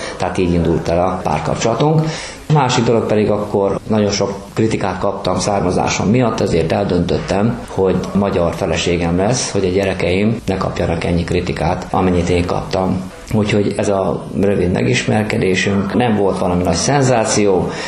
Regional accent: Porcsalma, Szabolcs-Szatmár-Bereg, Hungary; also born or lived in Csenger; Én 1961-ben születtem, Csengerben, Porcsalmán nőttem fel. Én cigány származású vagyok.

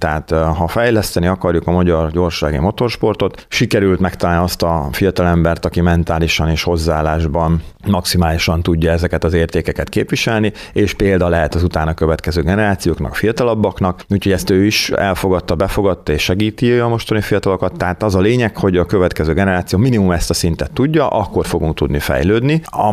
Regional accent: Kiskunhalas, Bács-Kiskun, Hungary; én nagyon jól éreztem magam a gyerekkoromban itt Kiskunhalason

